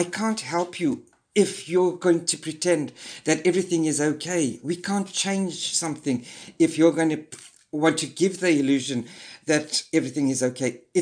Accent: Zimbabwe; because I'm originally from Zimbabwe, and we have turns of phrases

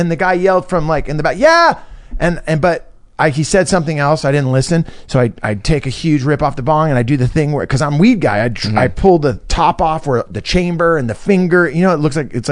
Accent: California, United States; I was never a drug guy back home. I grew up in Northern California.

